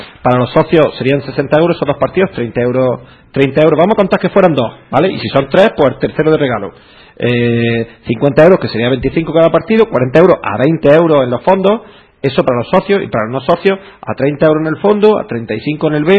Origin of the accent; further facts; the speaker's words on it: Granada, Andalusia, Spain; la gente que somos de Granada, la gente que hemos vivido unos años duros